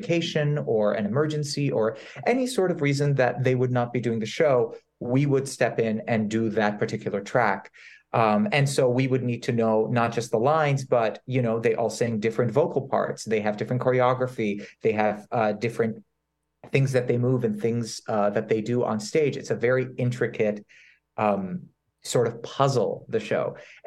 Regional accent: Lebanon; moved away; As someone who didn't grow up here, I grew up in Lebanon, I did not know that.

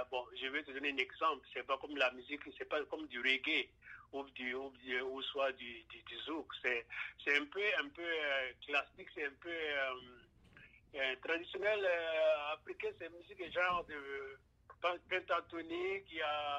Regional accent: Burkina Faso; born or raised there; also born or lived in Côte d'Ivoire; now in Montreal, Canada

